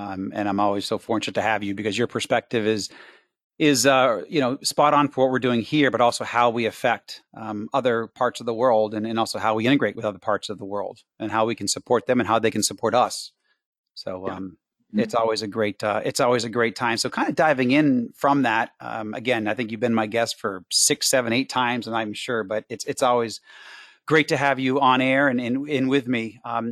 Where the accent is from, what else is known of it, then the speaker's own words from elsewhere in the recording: Amherst, Massachusetts, United States; I'm from Amherst, Mass originally.